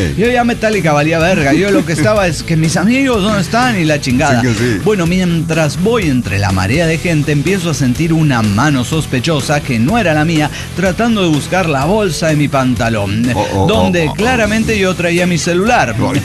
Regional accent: Mexico; Como buen mexicano, cerré ventanas, puertas, desconecté algunos electrónicos y apagué la calefacción.

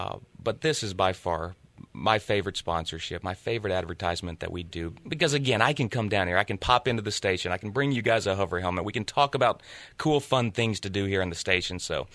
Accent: Dothan, Alabama, United States; now in Huntsville, United States; We're a proud North Alabama company. Started here from day one. I grew up in Dothan. Okay. Moved to Huntsville not long ago, maybe 10 years ago, Sarah.

